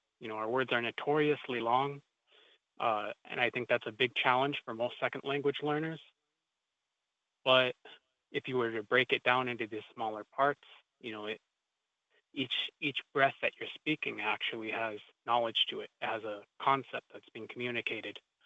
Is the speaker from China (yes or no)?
no; Red Lake Nation, Minnesota, United States; now in Cloquet, United States; I'm Eagle Clan from Red Lake Nation and currently living in Cloquet, Minnesota.